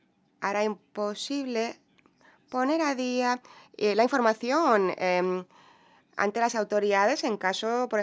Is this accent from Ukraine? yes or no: yes; Ukraine; soy de Ucrania.